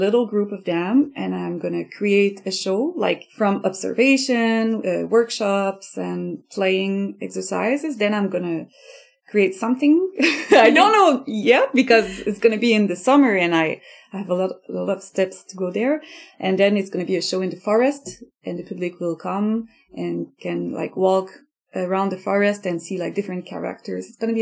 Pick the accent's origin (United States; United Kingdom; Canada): Canada; Sutton, Quebec; I'm native from Sutton, so it's still like I'm very attached to this this region.